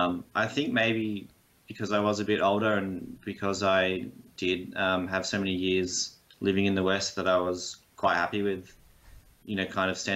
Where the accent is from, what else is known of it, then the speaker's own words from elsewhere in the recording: Wollongong, New South Wales, Australia; It's still a great city. I'm proud to say I'm from Wollongong for sure.